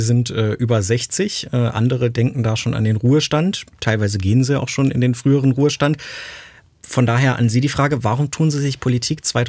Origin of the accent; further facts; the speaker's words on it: Rhineland-Palatinate, Germany; now in Saxony-Anhalt, Germany; Ich selbst, ich bin aus Rheinland-Pfalz 2018 nach Sachsen-Anhalt gekommen